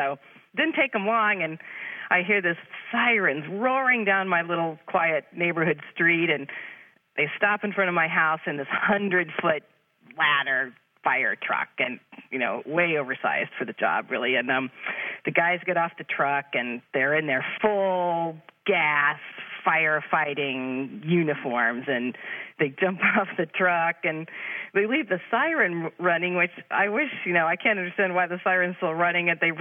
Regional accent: St. Louis, Missouri, United States; I'm from St. Louis, Missouri.

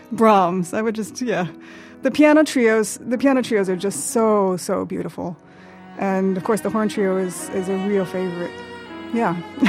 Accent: Miami, Florida, United States; Growing up in Miami, there were several really amazing concert series that we would go to.

